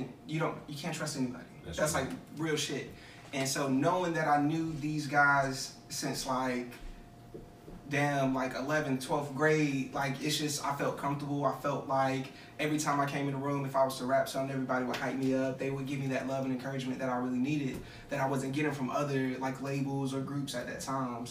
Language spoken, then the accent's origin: English; Fayetteville, North Carolina, United States; also born or lived in Miami, Florida; Maybe when I was like 10, I moved here to North Carolina. So I was born in Miami, raised in Fayetteville, North Carolina.